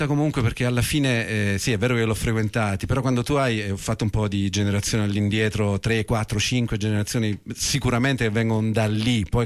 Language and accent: Italian; Battipaglia, Campania, Italy; born there; io in realtà non è che sono nato in Cilento, perché cilentani erano i miei. Io sono nato a Battipaglia, che non è Cilento, è Piana del Sele